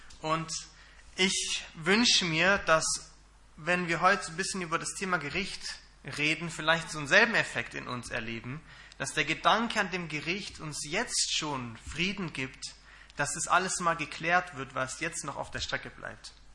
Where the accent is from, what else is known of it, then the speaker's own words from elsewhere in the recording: Stuttgart, Baden-Württemberg, Germany; Meine Frau und ich, wir kommen aus Stuttgart und wir gehen dort in die EFG nach Feuerbach.